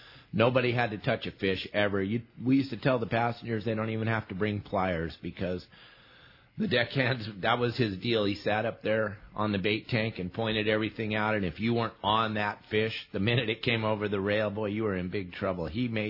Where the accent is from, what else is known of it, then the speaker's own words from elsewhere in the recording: San Clemente, California, United States; And it was pretty special growing up on the San Clemente Pier.